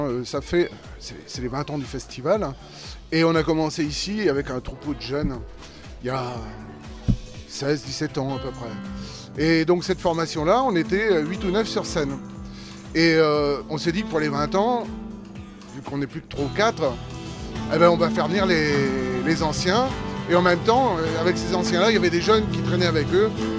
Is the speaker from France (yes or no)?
yes; Montembeuf, Nouvelle-Aquitaine, France; C'est simple, moi je suis de Montembeuf à la base.